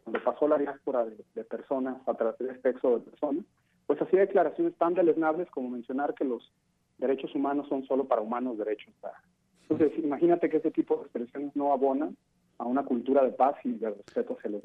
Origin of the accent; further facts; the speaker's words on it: Jalisco, Mexico; más los que somos de Jalisco.